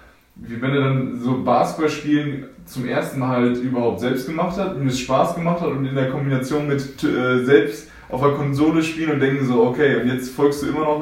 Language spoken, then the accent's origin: German; Paderborn, North Rhine-Westphalia, Germany; wir sind bei den Paderborn aufgewachsen